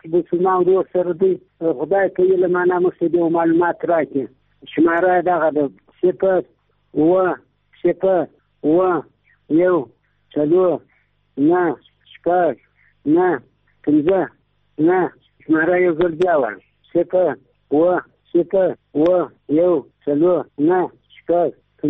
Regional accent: Zhari, Kandahar, Afghanistan; زه د کندهار د ولایت یم د جړی ولسوالۍ

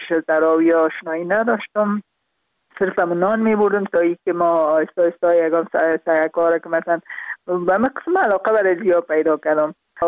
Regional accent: Afghanistan; also born or lived in Kabul

